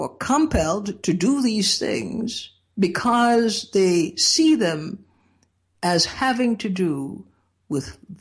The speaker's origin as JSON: {"language": "English", "country": "Trinidad & Tobago", "tie": "born or raised there", "moved": "yes", "lives_now": "United States", "said": "in growing up in Trinidad at the time that I grew up, hordes of people were raising their children"}